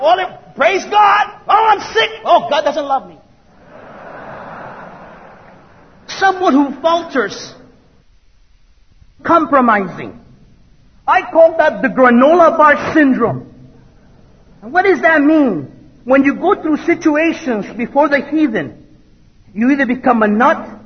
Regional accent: Los Angeles, California, United States; And yes, I'm from East LA.

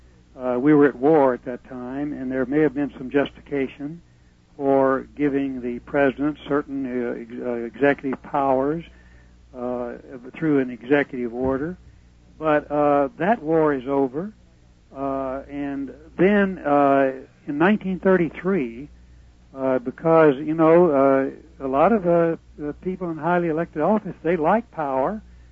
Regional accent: Louisiana, United States; Mayu Angelou, the lady, actually from my home state of Louisiana

